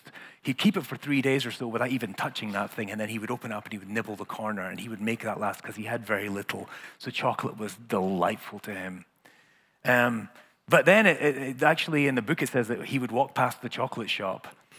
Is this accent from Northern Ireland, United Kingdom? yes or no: no; Scotland, United Kingdom; And I'm Scottish, so there's no way I'm going to pay for it.